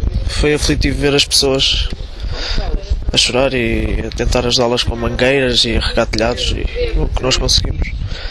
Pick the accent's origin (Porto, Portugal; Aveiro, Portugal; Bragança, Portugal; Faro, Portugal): Aveiro, Portugal; Estarreja; tenho 20 anos, sou de Estarreja